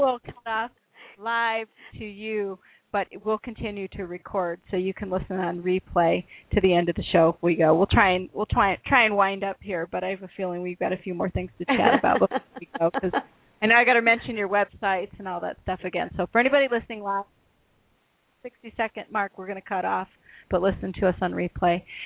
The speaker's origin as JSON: {"language": "English", "region": "Iowa", "country": "United States", "tie": "born or raised there", "also_born_or_lived": "Minnesota / California", "lives_now": "Maine, United States", "said": "I actually grew up in Iowa, went back to Minnesota. I was born in Minnesota, went back to Minnesota. But from Minnesota, I actually moved to California."}